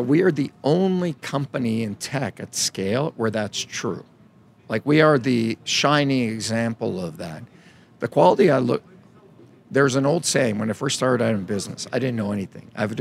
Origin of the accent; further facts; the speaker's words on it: Canada; now in United States; I'm not American. Mm. I'm Canadian. I'm Croatian. I live in America. I live in London. I live in Australia.